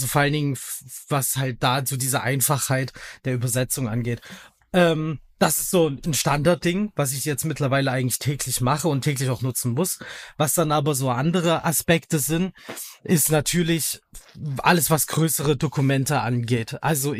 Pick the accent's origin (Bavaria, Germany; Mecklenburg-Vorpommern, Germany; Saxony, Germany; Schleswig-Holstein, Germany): Saxony, Germany; Dresden; born there; also born or lived in Berlin; now in Oranienburg, Germany; Ich wohne im Osten von Deutschland, also eigentlich gebürtiger Dresdner und bin dann irgendwann über drei Ecken Berlin und so jetzt in Oranienburg gelandet. Also draußen auf dem Land in Anführungsstrichen.